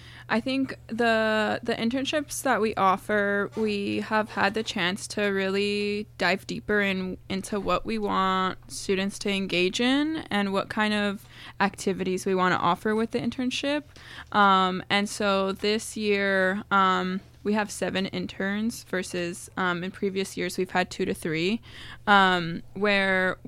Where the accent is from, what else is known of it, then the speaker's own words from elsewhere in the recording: Watsonville, California, United States; I grew up in Watsonville as well, and a lot of my family and the families that live in this area have worked in the agricultural, like, industry.